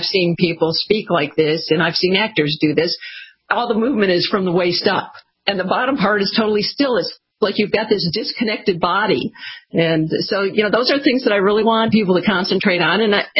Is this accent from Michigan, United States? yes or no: yes; Michigan, United States